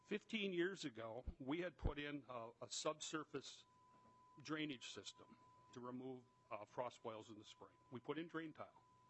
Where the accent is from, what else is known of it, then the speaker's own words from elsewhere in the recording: Minnesota, United States; I grew up hunting pheasants in the Big Slough. That's what the South Branch is called historically.